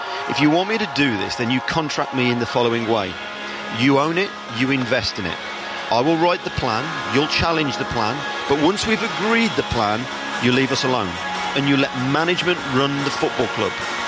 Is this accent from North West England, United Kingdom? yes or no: no; West Midlands, United Kingdom; accent: Black Country; You may just pick up the twang in my accent. I was 16 years at West Bromwich Albion. I'm a black country boy.